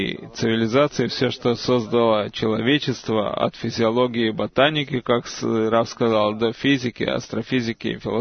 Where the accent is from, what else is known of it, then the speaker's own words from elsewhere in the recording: Nazareth Illit, Northern District, Israel; из Нацрат-Элита.